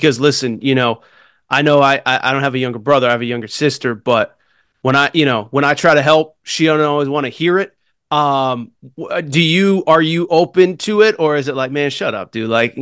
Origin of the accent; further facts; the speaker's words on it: Connecticut, United States; again, I grew up in Connecticut